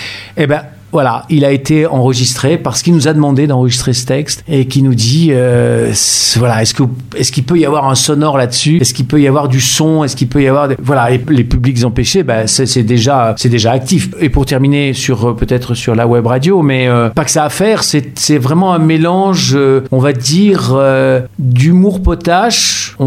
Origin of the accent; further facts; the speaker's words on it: Limoges, Nouvelle-Aquitaine, France; born there; also born or lived in Paris / Lille; Je suis né ici, je suis né à Limoges, puis je suis parti, comme beaucoup de gens. Je suis parti à Paris, puis à Lille, pour mon travail de comédien. Et puis je suis revenu.